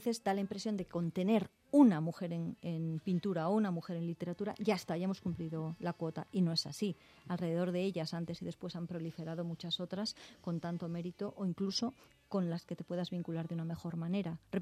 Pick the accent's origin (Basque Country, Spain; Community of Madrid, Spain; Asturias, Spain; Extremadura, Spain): Basque Country, Spain; Llodio; also born or lived in Bilbao; yo soy bilbaína, pero también soy alavesa, que es donde me crié. Me crié en Llodio.